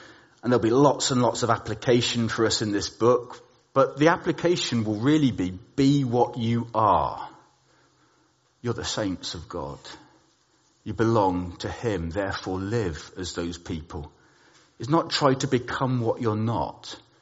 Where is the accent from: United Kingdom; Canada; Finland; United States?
United Kingdom; England; I know we're English, but we are allowed to smile at that.